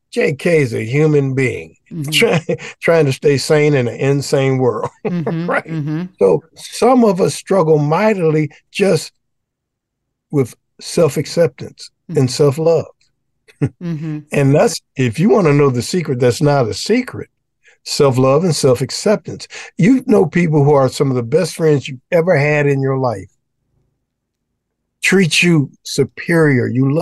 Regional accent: Detroit, Michigan, United States; I'm from Detroit, Michigan.

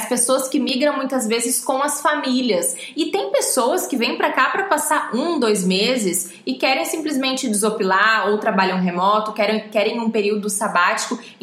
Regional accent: Brazil; Até porque é difícil esconder, né? A gente é brasileira.

